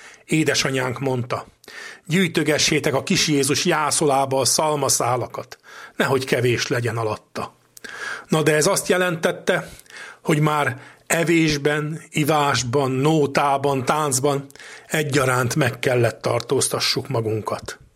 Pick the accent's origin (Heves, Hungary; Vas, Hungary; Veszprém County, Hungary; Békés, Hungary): Békés, Hungary; Újkígyós; A szülőfalumban, a Békés megyei Újkígyóson nagyon gazdag volt ennek a napnak a hagyománya.